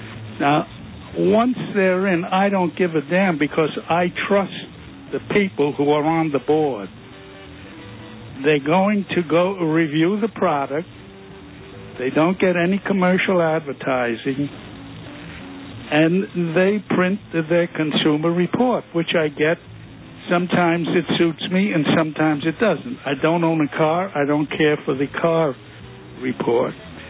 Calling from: Manhattan, New York, United States; I think, I'm from Manhattan, by the way.

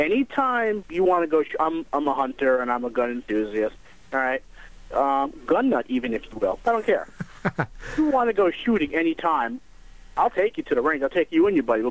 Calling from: Westbury, New York, United States; Right now, I'm in Westbury.

